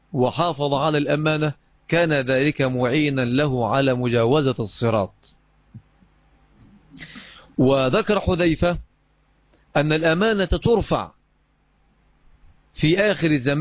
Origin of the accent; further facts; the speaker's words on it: Egypt; الجرة إناء مصنوع من خزف شبيه بما يسمى عندنا في مصر بالقلة